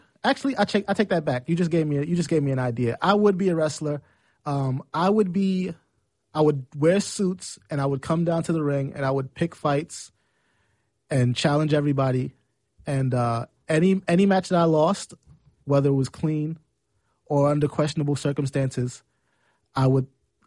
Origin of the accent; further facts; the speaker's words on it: New York, United States; From 116th Street at 125th Street in Harlem, New York. Just a little bit uptown.